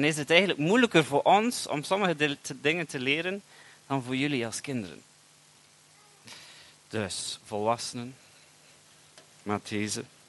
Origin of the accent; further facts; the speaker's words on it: England, United Kingdom; ik ben een Belg opgegroeid in Engeland.